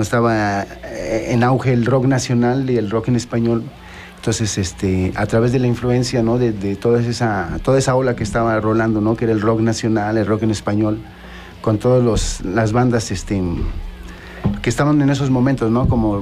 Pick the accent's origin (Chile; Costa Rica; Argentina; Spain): Argentina; now in Mexico; como yo también, que soy originario de Argentina, uh-huh. Pero vivo en México desde hace 40 años